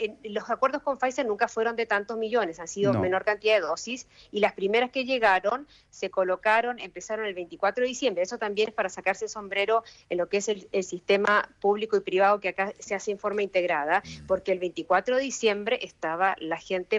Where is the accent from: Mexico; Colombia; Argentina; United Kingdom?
Argentina; moved away as an adult; now in Chile; Yo soy argentina, pero soy residente en Chile hace 26 años.